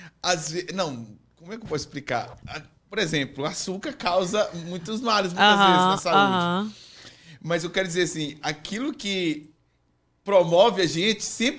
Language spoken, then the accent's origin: Portuguese; Açucena, Minas Gerais, Brazil; Sou de Açucena.